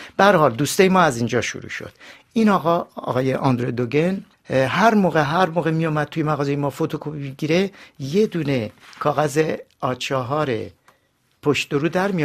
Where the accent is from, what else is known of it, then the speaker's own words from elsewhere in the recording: Iran; گفتم آره من از ایران اومدم.